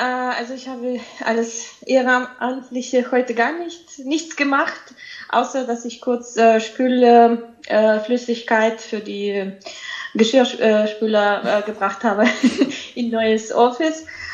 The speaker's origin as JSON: {"language": "German", "country": "Belarus", "first_language": "Belarusian", "second_language": "German", "said": "Meine Muttersprache ist Belarusisch und Russisch und in Belarus sind 2 Sprachen, staatliche Sprachen."}